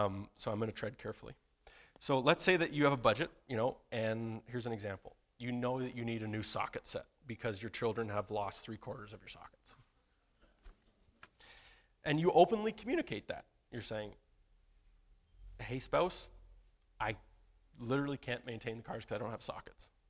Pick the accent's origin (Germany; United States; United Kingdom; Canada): Canada; So I'm from Canada.